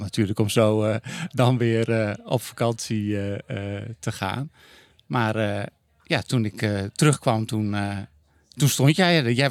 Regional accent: Garmerwolde, Groningen, Netherlands; now in Groningen, Netherlands; ik ben 49 en ik kom uit Garmerwolde van origine. Klein dorpje buiten Groningen. Nu wonen we beide in Groningen samen.

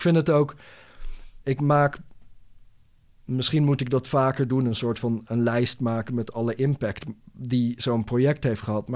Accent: Friesland, Netherlands; Opgroeiend in Friesland op een enigszins christelijke school.

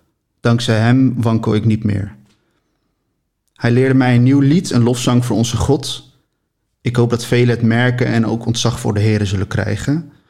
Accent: Haarlem, North Holland, Netherlands; now in Apeldoorn, Netherlands; Ik kom oorspronkelijk uit Haarlem, uit het Westen. Woon in Apeldoorn.

